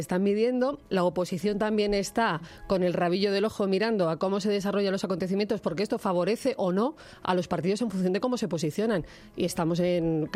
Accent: Spain; Yo como española y como ciudadana considero que se debe regularizar

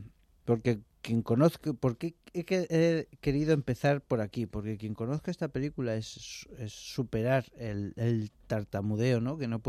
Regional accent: Madrid, Community of Madrid, Spain; accent: Madrid; Tengo acento de Madrid.

